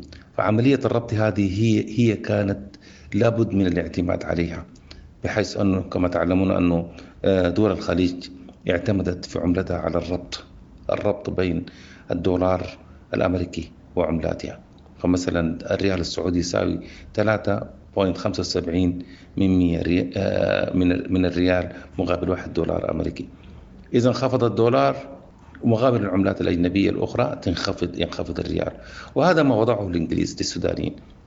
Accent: Sudan; ومقابل الذهب يكون بالدولار يكون موجود عندنا في السودان.

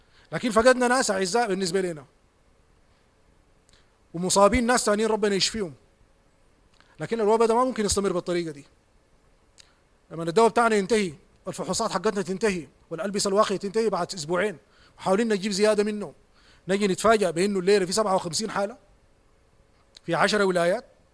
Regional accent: Sudan; نحن كشعب سوداني

